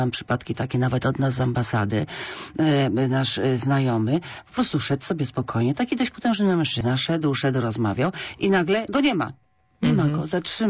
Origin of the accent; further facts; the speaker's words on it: Kraków, Lesser Poland, Poland; urodziłam się w Krakowie, jestem starą krakuską. Już starą.